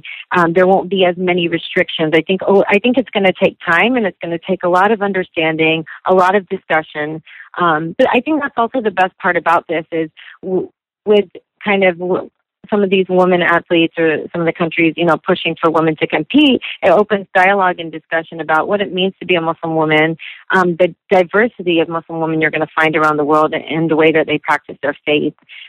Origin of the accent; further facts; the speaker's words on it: United States; how much I have loved and appreciate growing up in America, all the benefits I've had